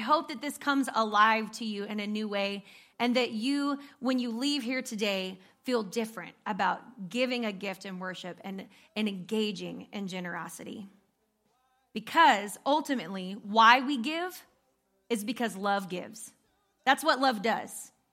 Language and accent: English; Texas, United States; I'm like, I'm from Texas, obviously, in case you didn't hear the draw.